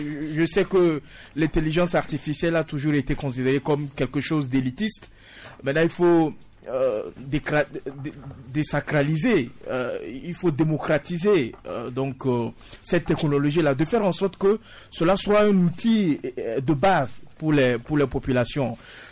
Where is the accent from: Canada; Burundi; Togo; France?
Togo; nous, en tant qu'Africains, beaucoup plus précis en tant que Togolais